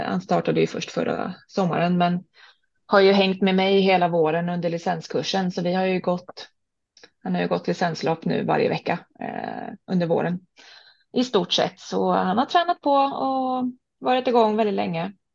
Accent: Stockholm, Stockholm County, Sweden; also born or lived in Gothenburg / Thailand; now in Linköping, Sweden; Men jag är ursprungligen från Stockholm. Har flyttat runt en hel del, så jag har bott

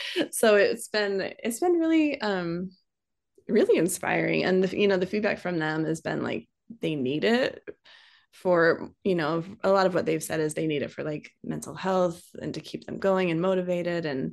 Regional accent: Durango, Colorado, United States; And I grew up in Durango, Colorado. So very outside of Durango. So a very small town, and there wasn't any dance at all when I was growing up.

